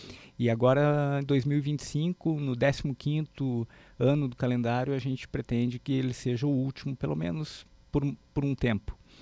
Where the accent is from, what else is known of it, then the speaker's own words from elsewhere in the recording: Cachoeira do Sul, Rio Grande do Sul, Brazil; now in Passo Fundo, Brazil; Mas eu lembro de quando eu era pequeno, criança, e não morava em Passo Fundo, sou natural de Cachoeira do Sul.